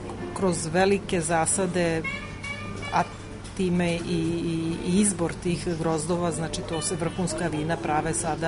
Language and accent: Serbian; Serbia